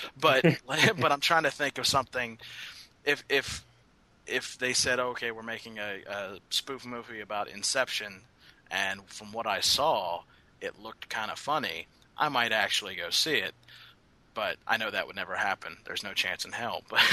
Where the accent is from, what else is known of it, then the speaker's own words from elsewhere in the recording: Canada; I'm Canadian. We're smart.